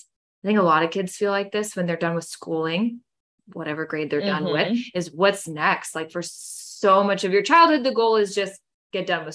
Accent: Rhode Island, United States; born there; but I was born in Rhode Island. My dad was military.

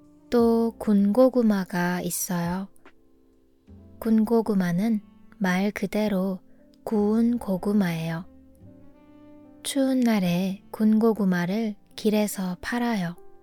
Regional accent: South Korea; 한국은 겨울에 익숙해요. 제가 자란 도시에는 특히 눈이 많이 왔어요.

